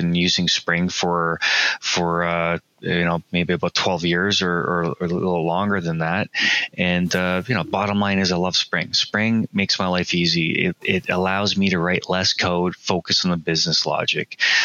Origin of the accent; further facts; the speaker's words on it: Toronto, Ontario, Canada; I'm in Toronto, and born and raised in Toronto. I'm based out of Toronto here